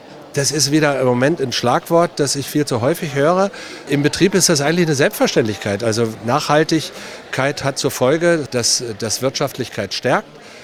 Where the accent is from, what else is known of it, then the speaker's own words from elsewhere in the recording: Saxony-Anhalt, Germany; Also, es ist meine Heimat, ich fühle mich hier sehr wohl und ich kann mir nichts anderes vorstellen, als weiter in der Altmark aktiv zu sein